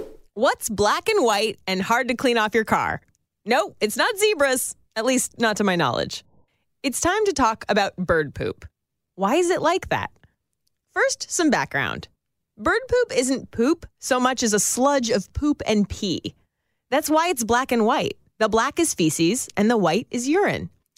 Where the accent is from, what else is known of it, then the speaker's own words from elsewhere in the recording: California, United States; I grew up in Northern California.